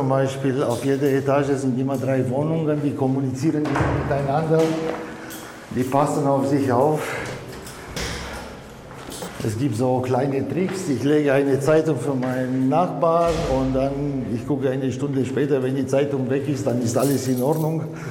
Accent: Romania; now in Germany; Also ich bin Deutscher aus Rumänien. Aber es war so, in Rumänien war ich ein Deutscher, in Deutschland bin ich ein Rumäne. Und ich bin in einem Haus aufgewachsen, wo Deutsch gesprochen wurde, aber ich wollte als Kind nicht lernen, habe ich gedacht, wozu?

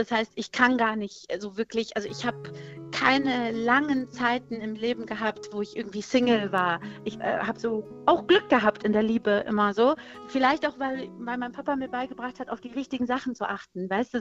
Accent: Aachen, North Rhine-Westphalia, Germany; ich komme aus Aachen, und dann sagst du, ja, aber darf ich fragen, irgendwie, ist da irgendwie noch was anderes außer Aachen? Und dann sage ich, ja, stimmt, meine Eltern sind aus Darmstadt nach Aachen gezogen

